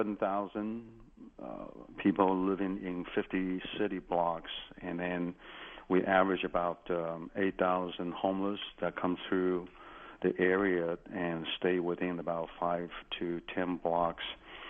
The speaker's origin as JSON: {"language": "English", "region": "Taipei", "country": "Taiwan", "said": "My wife is from southern France, and I'm from Taipei."}